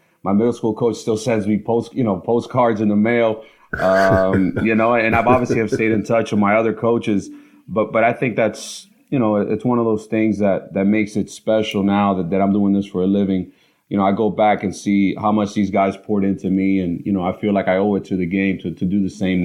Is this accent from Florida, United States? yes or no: yes; Miami, Florida, United States; I'm originally from Miami, Florida.